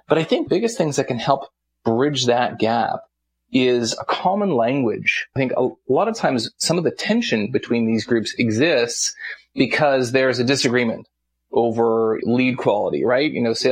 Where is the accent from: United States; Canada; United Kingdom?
Canada; I'm Canadian, right? So I'm going with penalty.